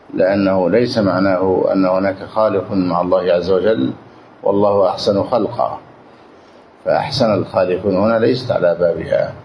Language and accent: Arabic; Egypt; وهذا حتى عندنا في مصر